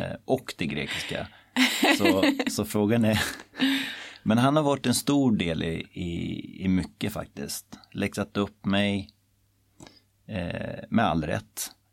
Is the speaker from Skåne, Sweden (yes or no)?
no; Tyresö, Stockholm County, Sweden; Jag är uppvuxen i Tyresö. Och jag bor i samma lägenhet som jag är uppvuxen i.